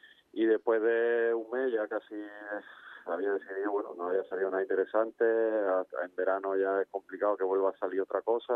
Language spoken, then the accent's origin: Spanish; Seville, Andalusia, Spain; yo soy canterano del Sevilla, que soy sevillano, que soy sevillito